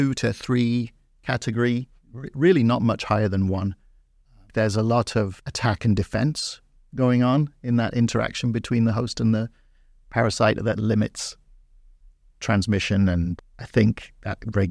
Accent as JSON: {"language": "English", "country": "United Kingdom", "said": "I think back in my home country in the UK, some of the early estimates came from boarding schools"}